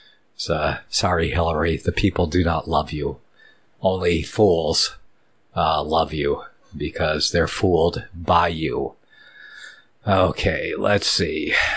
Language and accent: English; Ann Arbor, Michigan, United States; Dale's in Michigan, my home state. My birth state was Michigan. It's on the land there. I was born in Ann Arbor. Yeah, at the University Hospital there.